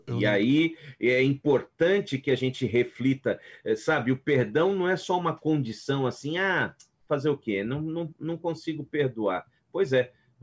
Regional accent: Brazil; Eu não grito, eu sou brasileiro e falo assim mesmo, entendeu?

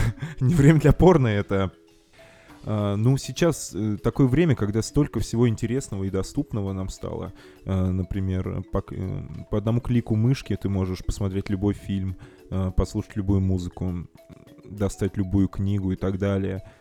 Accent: Vladimir, Vladimir Oblast, Russia; Ну, в общем-то, мы из Владимира

